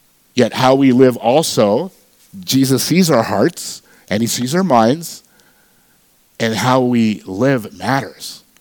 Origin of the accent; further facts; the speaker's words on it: Vancouver, British Columbia, Canada; When I was growing up in Vancouver, I didn't grow up as a Christian, and my parents and I were practicing Hindus.